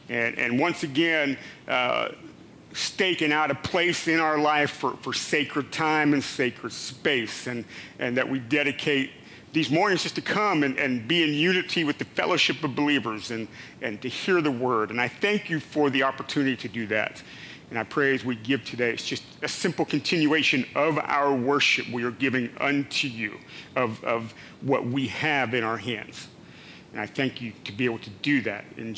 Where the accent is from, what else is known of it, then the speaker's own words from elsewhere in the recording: Pennsylvania, United States; If you don't know, I grew up in Pennsylvania, so I am an Eagles fan.